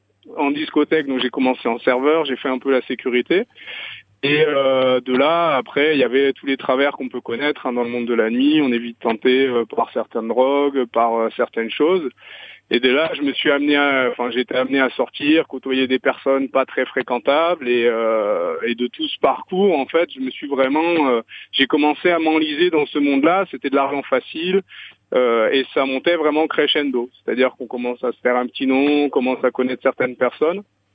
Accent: Auvergne-Rhône-Alpes, France; moi, si vous voulez, à la base, je suis de Savoie.

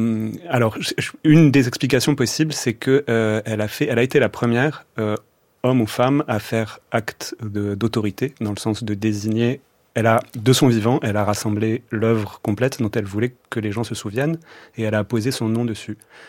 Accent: Strasbourg, Grand Est, France; also born or lived in Brazil; vers le milieu des années 2000, j'étais parti vivre au Brésil. Donc moi, je suis strasbourgeois d'origine.

